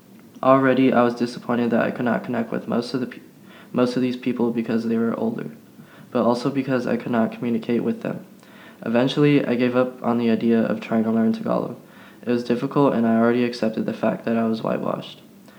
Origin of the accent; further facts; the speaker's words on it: San Leandro, California, United States; Growing up in San Leandro was definitely a good experience. It is a very diverse town that I did not appreciate until I went off to college.